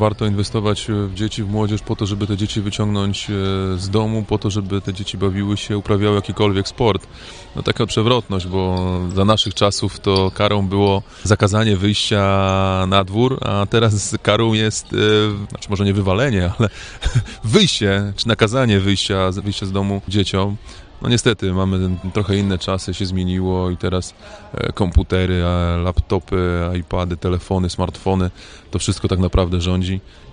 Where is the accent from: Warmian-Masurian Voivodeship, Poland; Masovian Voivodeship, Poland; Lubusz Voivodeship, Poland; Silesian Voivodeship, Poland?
Lubusz Voivodeship, Poland; Gorzów Wielkopolski; also born or lived in Italy; now in Kędzierzyn-Koźle, Poland; Także jestem praktycznie rodowitym gorzowianinem. Natomiast no 7 lat temu przeprowadziłem się do Kędzierzyna, mieszkam w Kędzierzynie, 14 lat temu wyjechałem do Włoch